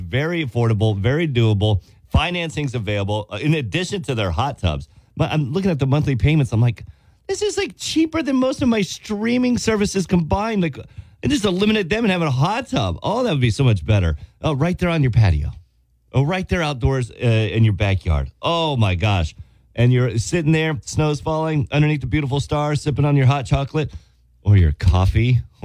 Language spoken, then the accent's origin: English; California, United States; you don't know me. I'm from California.